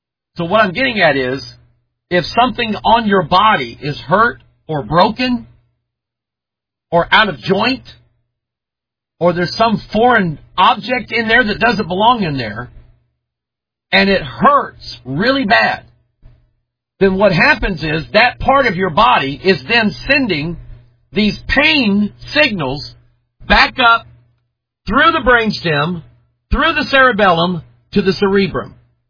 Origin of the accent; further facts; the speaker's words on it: United States; But I'm an American, and I talk about America.